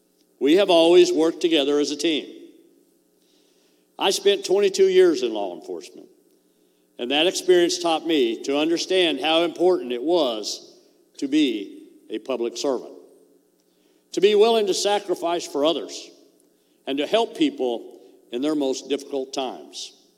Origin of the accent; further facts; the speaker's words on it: Bolivar, Missouri, United States; And that's why I am here today in my hometown of Bolivar to announce that I am running for you to be your governor in the great state of Missouri.